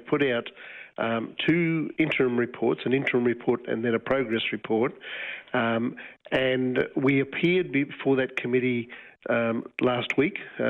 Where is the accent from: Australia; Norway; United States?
Australia; Queensland; I'm from the Gubbi Gubbi Butchala peoples up in southeast Queensland, Mary River, Fraser Island region.